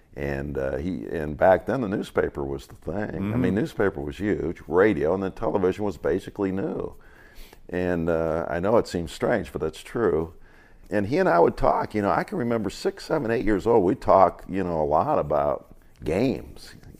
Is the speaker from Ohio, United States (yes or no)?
yes; Warren, Ohio, United States; I grew up in Northeastern Ohio, where I grew up, was a huge football area.